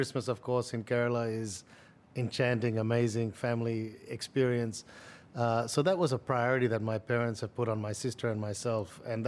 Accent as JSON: {"language": "English", "country": "Australia", "tie": "born or raised there", "said": "my Malayali background growing up in Australia."}